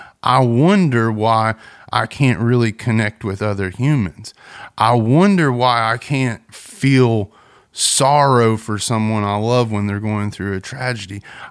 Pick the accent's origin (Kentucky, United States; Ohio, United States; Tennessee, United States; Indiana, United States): Tennessee, United States; Kingsport; I'm some idiot from Kingsport.